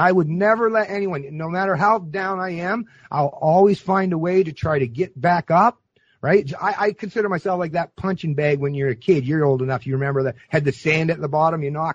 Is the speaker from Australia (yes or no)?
no; Canada; But I see America as I've always, as a Canadian, especially even once I started driving truck in my mid-20s, I feel like I was I'm an American at heart